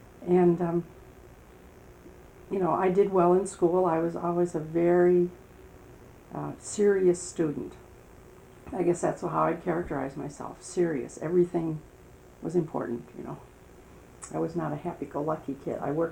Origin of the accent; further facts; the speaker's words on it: Waukesha, Wisconsin, United States; born there; I was born in Waukesha, Wisconsin, and my dad was a construction worker, operated one of these big cranes.